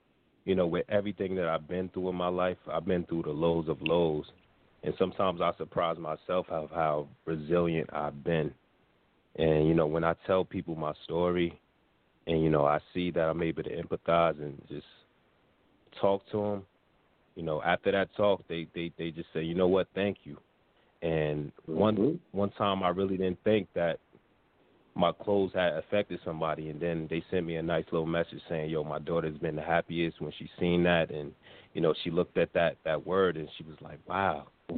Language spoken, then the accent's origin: English; Newark, New Jersey, United States; I'm from Newark, New Jersey.